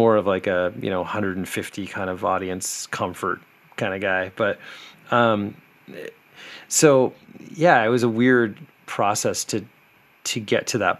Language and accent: English; Los Angeles, California, United States; Well, I have been here my whole life. So I came here, I guess, when I was born, you know.